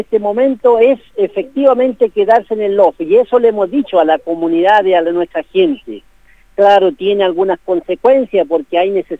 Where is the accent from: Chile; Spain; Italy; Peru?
Chile; Lumaco, Araucanía; yo soy del área de Lumaco, como por decir una ciudad para identificar, pero mi comunidad de Coyinque